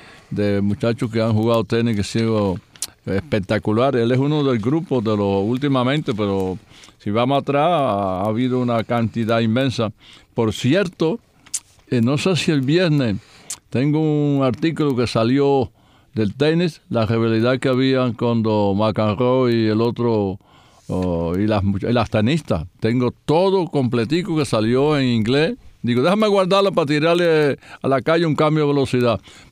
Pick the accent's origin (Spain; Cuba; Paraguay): Cuba; Victoria de las Tunas, Las Tunas; born there; Que en Victoria de las Tunas, donde yo nací, no me han puesto una peña.